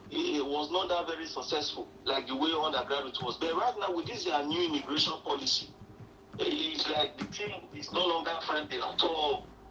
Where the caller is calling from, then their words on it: Benin City, Edo, Nigeria; And I'm calling from Benin City.